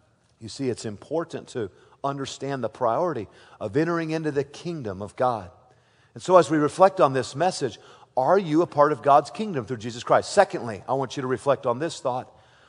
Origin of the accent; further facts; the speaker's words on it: United States; when I see some of the policies of our government today, it saddens me as an American